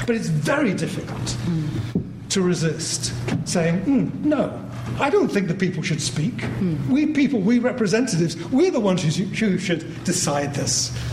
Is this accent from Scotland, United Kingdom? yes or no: no; London, United Kingdom; I'm a Londoner, I come from a country where I was taught